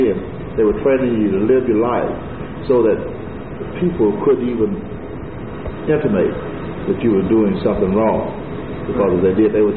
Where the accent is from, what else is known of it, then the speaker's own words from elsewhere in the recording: Alabama City, Alabama, United States; I was born in Etowah County, June 27, 1947. … Raised in a small community called Alabama City